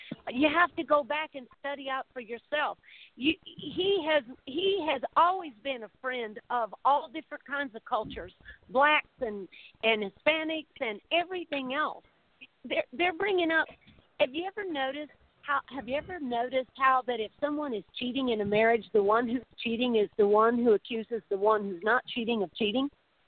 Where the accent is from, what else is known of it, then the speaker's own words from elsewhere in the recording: Texas, United States; being a Texan and knowing that Cruz was a good constitutional lawyer